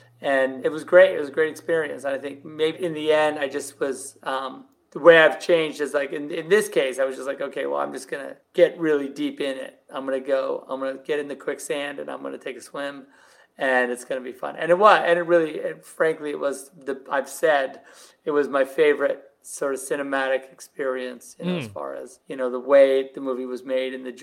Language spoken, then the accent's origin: English; California, United States; Like, I'm not, like, if I was from Italy, I'd say, you know, I eat Italian food, but I'm from Southern California. So that's the food.